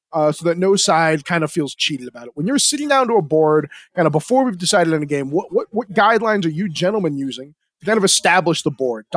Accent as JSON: {"language": "English", "town": "Asbury Park", "region": "New Jersey", "country": "United States", "tie": "born or raised there", "lives_now": "Colorado, United States", "said": "Yeah, I mean, I grew up in Asbury Park, so it's interesting. We both spent time in New Jersey."}